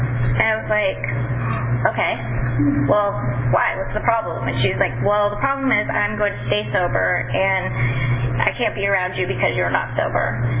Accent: Visalia, California, United States; it was my ticket out of Visalia, because I grew up here in Visalia.

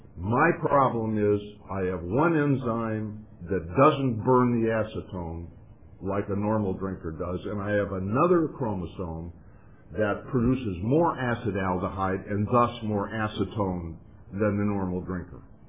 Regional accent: Midwest, United States; And I went east to college. I was raised in the Midwest. I felt out of place.

